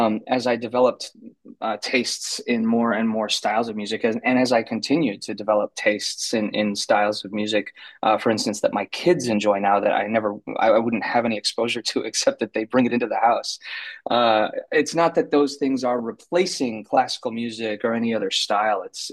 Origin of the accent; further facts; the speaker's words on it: Midwest, United States; I was raised in the Midwest, and I arrived in San Francisco to do my master's degree at the San Francisco Conservatory of Music